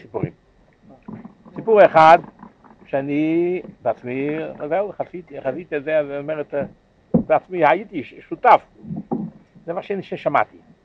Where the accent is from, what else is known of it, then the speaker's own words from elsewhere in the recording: France; זה היה בצרפת, אני בא מצרפת.